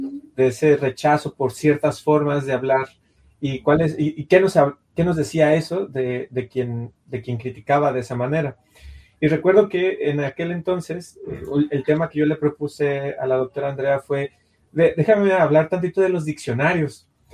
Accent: Mexico; el diccionario del español de México, como mexicano, ¿no? En mi caso.

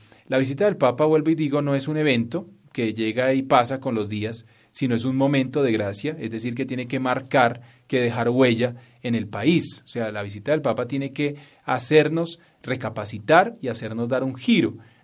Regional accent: Colombia; así somos los colombianos.

